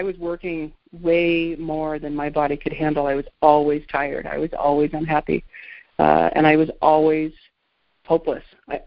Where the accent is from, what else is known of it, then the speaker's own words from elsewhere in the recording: California, United States; moved away as an adult; now in Provo, United States; But I was from California, and I had just moved to this little town, Provo, Utah.